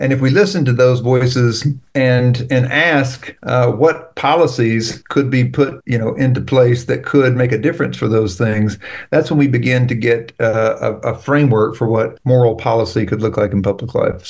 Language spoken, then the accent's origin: English; the South, United States; I'm from the South, you know, but the party's completely flipped down here 50, 60 years ago.